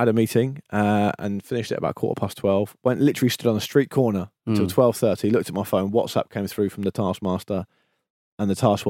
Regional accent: South East England, United Kingdom; I know I'm going to sound painfully naive here as a Southerner

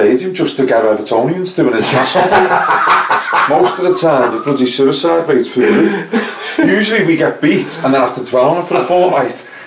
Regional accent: England, United Kingdom; If as an Englishman, I get people say they're patriotic, you should support your country and all that.

